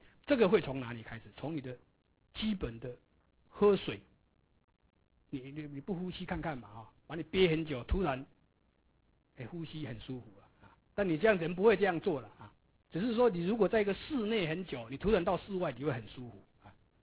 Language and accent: Chinese; Taiwan; 所以，以前我们台湾人讲这个“蟾蜍蟾蜍，莫惊行捕”，就是吸鸦片。